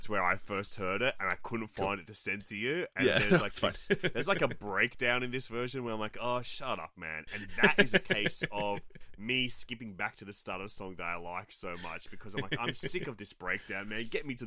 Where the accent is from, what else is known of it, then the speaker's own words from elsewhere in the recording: Greece; first language Greek; English is a second language; It is my mother tongue, if you will. This is a Greek song.